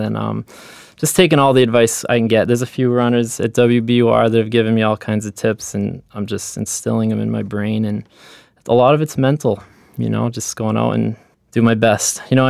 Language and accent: English; Massachusetts, United States; I grew up on the North Shore.